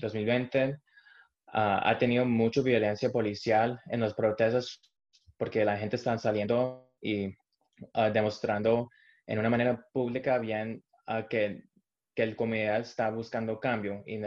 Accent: United States; Spanish is a second language; discúlpeme el español, que crecí aquí en los Estados Unidos, entonces me faltan las palabras.

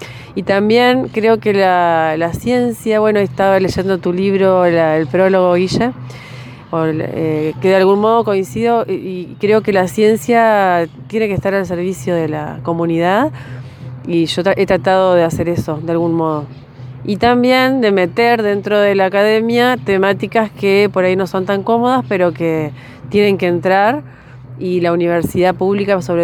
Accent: Paraná, Entre Ríos, Argentina; soy ciudadana de Paraná y amante de este territorio, y lo aprendí a querer mucho viajando a Santa Fe a estudiar.

